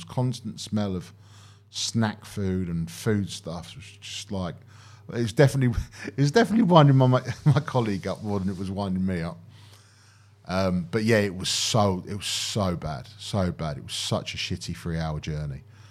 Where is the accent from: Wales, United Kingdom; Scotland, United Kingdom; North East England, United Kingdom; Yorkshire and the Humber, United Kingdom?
Yorkshire and the Humber, United Kingdom; York; Got a vegan sausage roll with some marmalade jam made in my hometown, York.